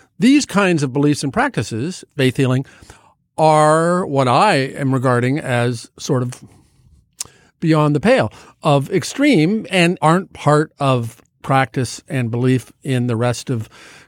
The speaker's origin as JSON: {"language": "English", "region": "Nebraska", "country": "United States", "tie": "born or raised there", "said": "And I was born in Nebraska. I grew up in Nebraska."}